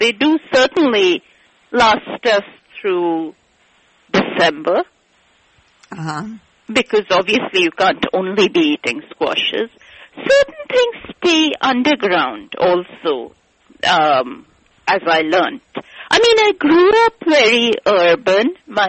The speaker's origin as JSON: {"language": "English", "town": "Kolkata", "region": "West Bengal", "country": "India", "said": "I'm actually from Kolkata, India."}